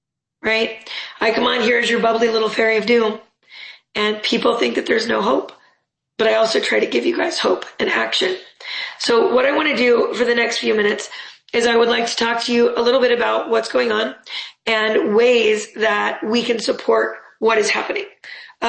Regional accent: West Coast, United States; I'm from the West Coast, so it would have sounded strange to me a decade ago.

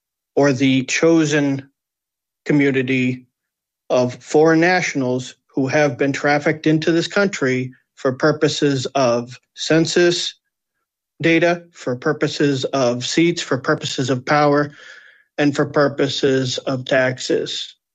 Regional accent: Massachusetts, United States; I'm born and raised on Cape Cod.

